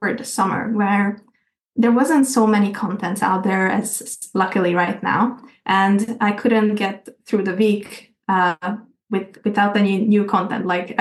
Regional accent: Hungary; English is a second language; I'm from Hungary, and there is a huge community there already.

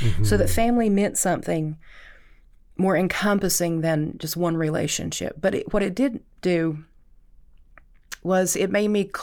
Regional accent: Appalachia, United States; I grew up in Hatfield-McCoy country. We live and die by our feuds.

